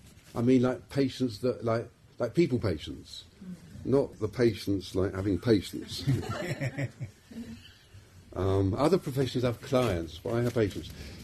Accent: London, United Kingdom; accent: London; because I speak English with a rather London accent.

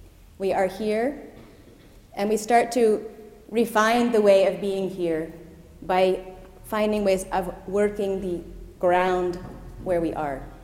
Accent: United States; now in India; where I grew up in the United States, there's much less connection

